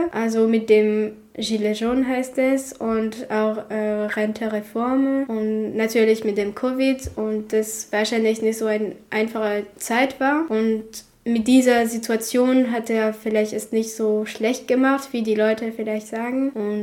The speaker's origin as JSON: {"language": "German", "region": "Grand Est", "country": "France", "said": "Also ich komme aus Frankreich, aus dem Elsass. Ich lebe in der Nähe von Mulhouse und ich bin jetzt 20 Jahre alt und studiere hier in Freiburg in der Pädagogischen Hochschule."}